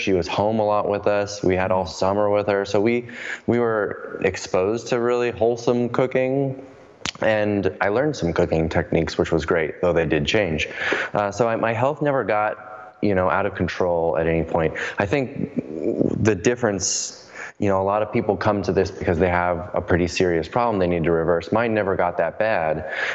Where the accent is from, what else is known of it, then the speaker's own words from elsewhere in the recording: Phoenix, Arizona, United States; I grew up in Phoenix, Arizona, where I still live today